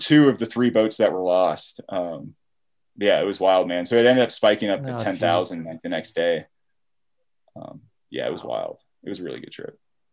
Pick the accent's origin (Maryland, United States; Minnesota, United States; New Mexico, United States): New Mexico, United States; Gallup; Yeah, I grew up down in Gallup, which is there's not a river there